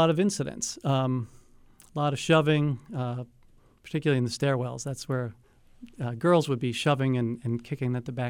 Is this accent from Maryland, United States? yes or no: yes; Baltimore, Maryland, United States; I came from and I grew up in Mount Washington, which, of course, is predominantly Jewish.